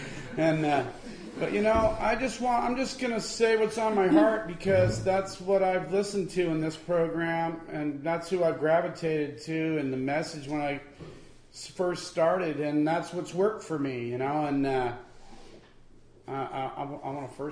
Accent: Berkeley, California, United States; I grew up in Berkeley, you know. I was a kid in the 60s during their fun time

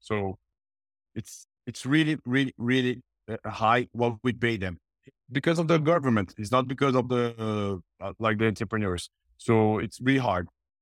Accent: São Paulo, Brazil; But I was from the poor community. I grew up in Campo Limpo. It's jobs. It's in São Paulo, but it's kind of, it's not a favela, but it's almost a favela that you guys know here.

